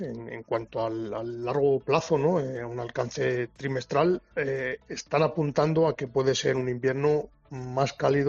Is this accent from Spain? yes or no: yes; Salamanca, Castile and León, Spain; nos hemos trasladado en familia hacia mi ciudad natal, que es Salamanca, desde donde estoy ahora mismo